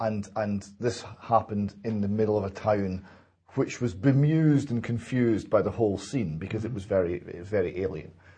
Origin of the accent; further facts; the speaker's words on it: Perth, Scotland, United Kingdom; I did a report for the UK column from a march in my hometown of Perth